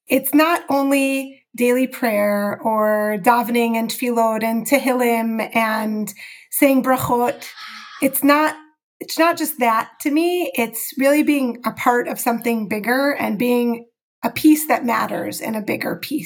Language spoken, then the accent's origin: English; Chicago, Illinois, United States; He grew up in Peterson Park, and I grew up in West Rogers Park.